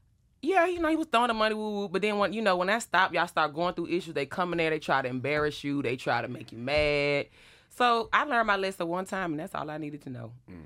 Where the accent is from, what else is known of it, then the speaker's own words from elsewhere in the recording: Iowa, United States; I feel like I've always been like that. I'm from Iowa. I come from a humble.